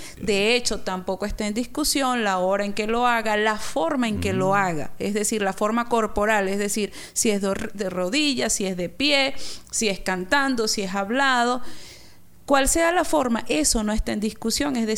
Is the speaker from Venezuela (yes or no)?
yes; Venezuela; En el caso de nosotros como venezolanos